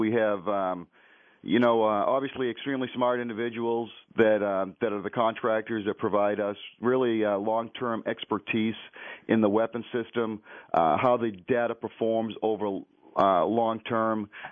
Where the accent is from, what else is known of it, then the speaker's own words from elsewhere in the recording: Boston, Massachusetts, United States; also born or lived in North Dakota; now in Cheyenne, United States; actually live in Cheyenne, Wyoming. I've been fortunate enough to live at in North Dakota. But you're right, I am a transplant from Boston.